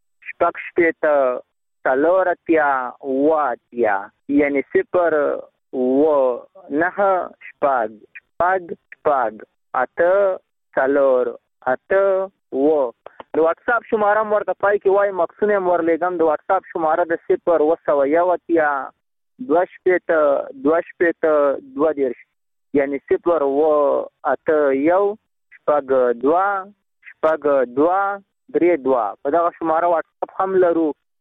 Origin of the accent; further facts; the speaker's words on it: Nangarhar, Afghanistan; د ننګرهار ولایت څخه.